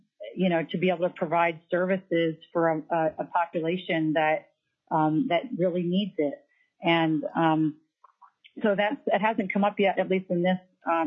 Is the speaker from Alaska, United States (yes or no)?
yes; Ketchikan, Alaska, United States; I'm from Ketchikan, Alaska. I am a physical therapist, PT practice owner, and I've lived in Ketchikan since 1995.